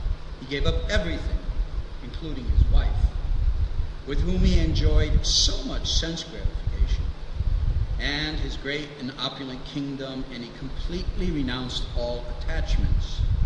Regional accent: United States; I was born and raised in America.

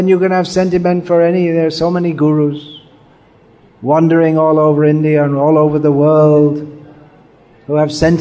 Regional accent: England, United Kingdom; born there; because I was born in England

